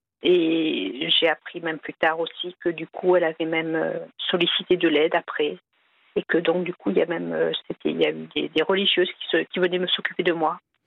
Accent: France; born there; moi, j'ai été conçue dans ce pays et je suis née en France.

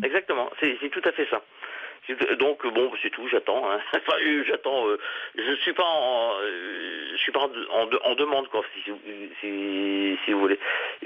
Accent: Hauts-de-France, France; Je suis du Nord, hein, donc on va le dire.

